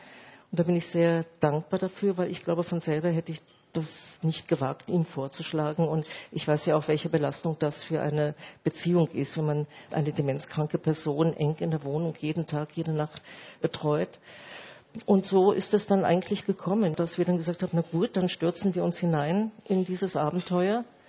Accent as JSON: {"language": "German", "region": "Berlin", "country": "Germany", "tie": "born there", "said": "Ich bin im Krieg geboren und meine Mutter hat mir mal erzählt, dass sie mit mir über brennenden Asphalt in Berlin gerannt ist"}